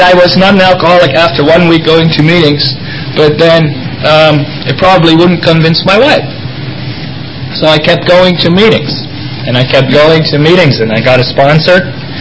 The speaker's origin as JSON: {"language": "English", "country": "Netherlands", "tie": "born or raised there", "moved": "yes", "lives_now": "United States", "said": "Since I grew up in Holland, and we had more alcohol in the beer, and we drank more beer"}